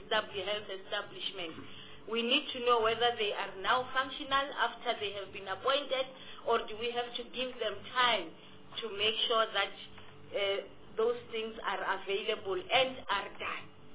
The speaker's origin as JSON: {"language": "English", "region": "Limpopo", "country": "South Africa", "tie": "born or raised there", "said": "I grew up in Grootegeluk Hospital."}